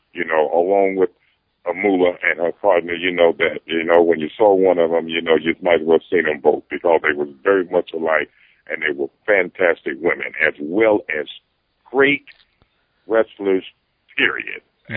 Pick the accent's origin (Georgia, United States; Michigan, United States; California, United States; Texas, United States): Georgia, United States; Atlanta; I'm really looking forward to seeing all of the people for once now in my hometown here of Atlanta